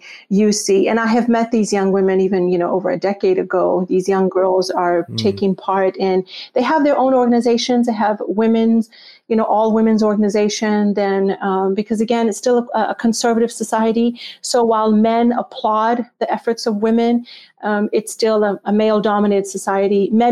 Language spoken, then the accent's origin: English; Texas, United States; also born or lived in Pakistan; Because I was born in Pakistan and we don't eat lamb. We eat goat meat or there's beef. And of course, then I was raised in Texas. And so it's this cow country.